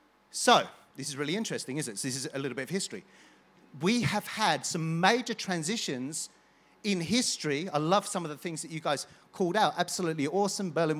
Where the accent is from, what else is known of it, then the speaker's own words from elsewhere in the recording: Ballymoney, Northern Ireland, United Kingdom; born there; So I was born in Cowtown, but don't tell anyone that.